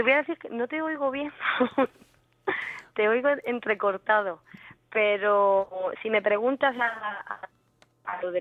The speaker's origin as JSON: {"language": "Spanish", "town": "Murcia", "region": "Region of Murcia", "country": "Spain", "tie": "born there", "lives_now": "Pilar de la Horadada, Spain", "said": "y yo, aunque nací en Murcia, vivo en Pilar de la Horadada."}